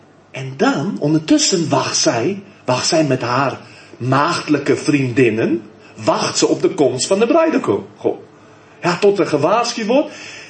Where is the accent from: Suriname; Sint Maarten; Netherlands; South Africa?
South Africa; Dutch is a second language; ik kom uit Zuid-Afrika.